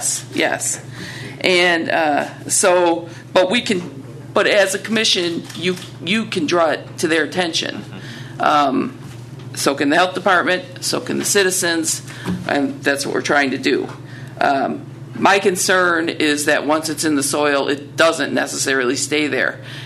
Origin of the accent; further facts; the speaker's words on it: Illinois, United States; now in Toledo, United States; was raised in Illinois, and so most of my background is Illinois soil testing